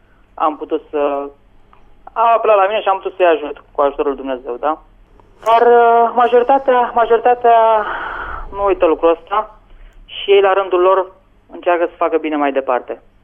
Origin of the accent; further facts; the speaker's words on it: Buzău, Buzău County, Romania; moved away; Eu sunt din Buzău.